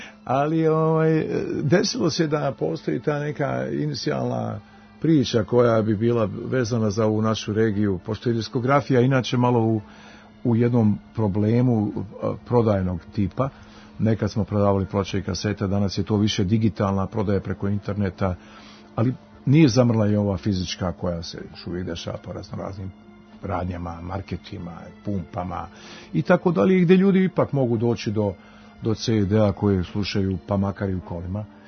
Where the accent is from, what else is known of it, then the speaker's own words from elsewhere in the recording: Sarajevo, Federation of Bosnia and Herzegovina, Bosnia & Herzegovina; Mi iz Sarajeva smo dolazili tu